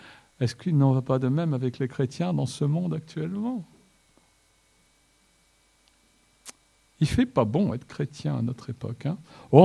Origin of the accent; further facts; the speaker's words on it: Marseille, Provence-Alpes-Côte d'Azur, France; born there; Moi, je suis né en France. Enfin, presque, je suis né à Marseille. C'est presque la France.